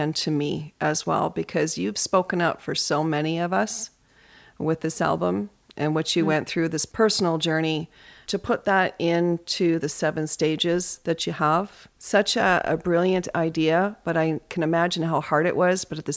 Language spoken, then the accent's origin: English; Canada; I went through this as a Canadian safety specialist, you know, for 10 years.